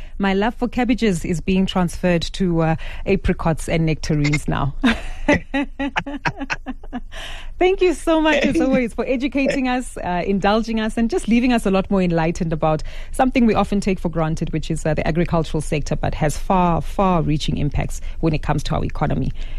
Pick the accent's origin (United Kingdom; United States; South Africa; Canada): South Africa